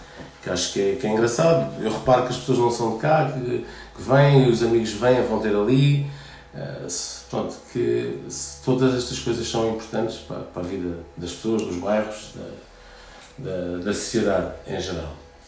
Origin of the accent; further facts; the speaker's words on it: Évora, Alentejo, Portugal; eu não sou de Lisboa, sou de Évora